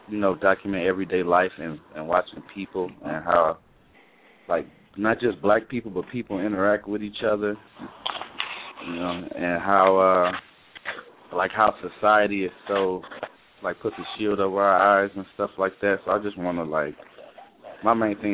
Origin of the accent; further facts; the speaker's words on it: Detroit, Michigan, United States; I'm from Detroit, Michigan.